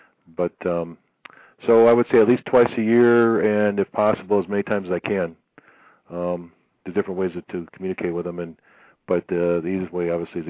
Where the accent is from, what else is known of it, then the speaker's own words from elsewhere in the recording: Midwest, United States; When I was growing up in the Midwest, my dad would often barbecue out in the grill